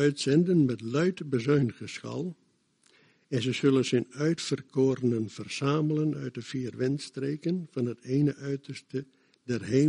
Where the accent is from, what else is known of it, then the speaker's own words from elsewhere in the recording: Friesland, Netherlands; Kijk, ik ben wederom geboren, maar ik blijf wel een Fries.